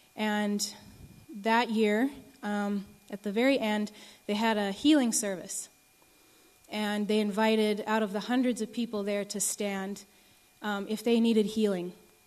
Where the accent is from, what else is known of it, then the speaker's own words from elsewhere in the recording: Canada; I'm from Canada.